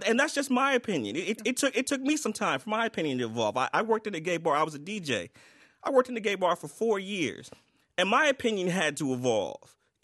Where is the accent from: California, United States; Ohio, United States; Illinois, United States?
Ohio, United States; Cleveland; You know I'm from Cleveland, right? So I got to represent.